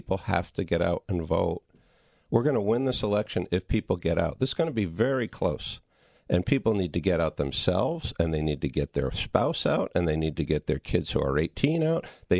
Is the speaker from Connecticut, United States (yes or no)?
yes; New Haven, Connecticut, United States; I grew up in New Haven.